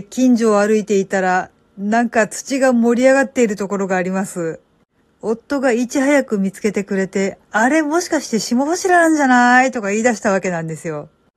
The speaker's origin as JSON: {"language": "Japanese", "region": "Kansai", "country": "Japan", "lives_now": "Kanto, Japan", "said": "私、今は関東に住んでるんですけど、もともと関西人なんですよ。"}